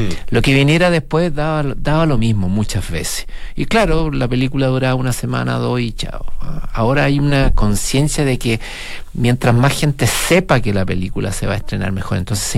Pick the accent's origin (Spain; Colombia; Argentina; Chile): Chile; una historia no solo que nos identifica a nosotros como chilenos